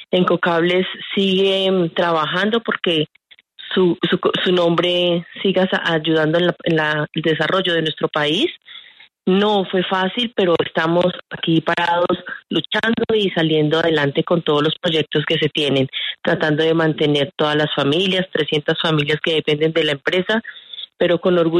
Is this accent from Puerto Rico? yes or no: no; Colombia; Vamos para adelante y como empresas y como colombianos lo vamos a lograr.